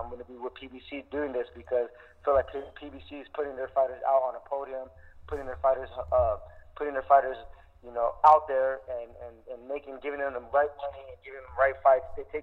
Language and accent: English; East Los Angeles, California, United States; You know, and I'm from East Los Angeles, and so is my father-in-law. So when I moved out here, my father-in-law followed me with his wife